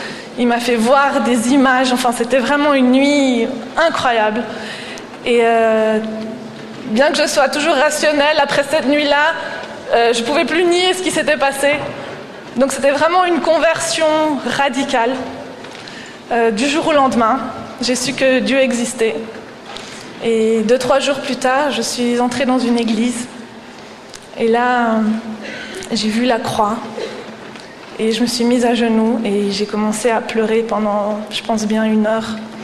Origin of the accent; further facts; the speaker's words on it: Fribourg, Switzerland; Maintenant, je suis fribourgeoise.